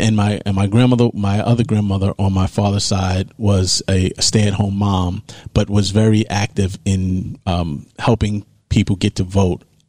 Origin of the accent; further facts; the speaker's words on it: New York City, New York, United States; I grew up in New York. I grew up in Harlem, New York.